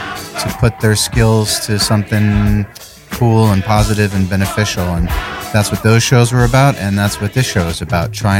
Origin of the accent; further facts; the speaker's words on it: Norfolk, Connecticut, United States; I got involved in a show up in Connecticut, my hometown, Norfolk, Connecticut.